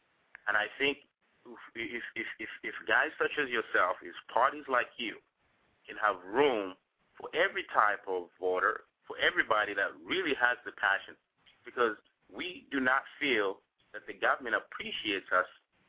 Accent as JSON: {"language": "English", "country": "Zambia", "tie": "born or raised there", "moved": "yes", "said": "Because I know when I was growing up in Zambia, we grow these huge avocados."}